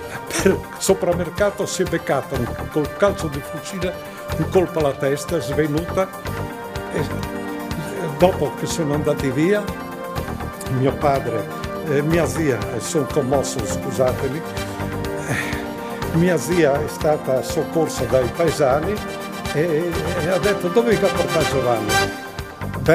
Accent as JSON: {"language": "Italian", "town": "Vodnjan", "region": "Istria County", "country": "Croatia", "tie": "born there", "said": "io sono un sangue misto, istriano e friulano. Sono nato in Istria, a Dignano d'Istria, un paesino splendido"}